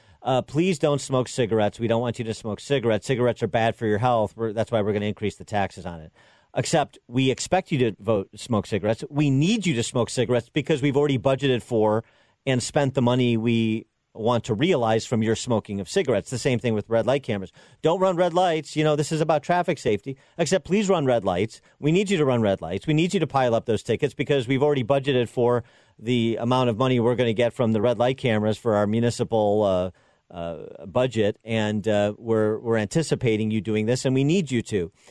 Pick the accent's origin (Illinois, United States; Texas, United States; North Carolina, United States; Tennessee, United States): Illinois, United States; Like I look at that in my home state of Illinois.